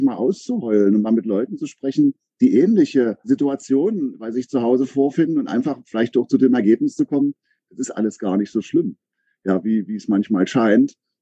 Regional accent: Aken, Saxony-Anhalt, Germany; now in Berlin, Germany; bin seit etwa 35 Jahren, glaube ich, Berliner, komme ursprünglich aus Sachsen-Anhalt, aus Aachen an der Elbe und habe dann irgendwann den Weg in die Großstadt gefunden

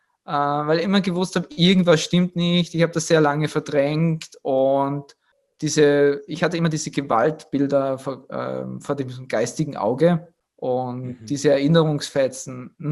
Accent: Graz, Styria, Austria; ich komme aus Österreich ursprünglich, bin in der Steiermark, Graz zu Hause. Jetzt auch öfters in Dubai, viel öfters mehr in Dubai mittlerweile.

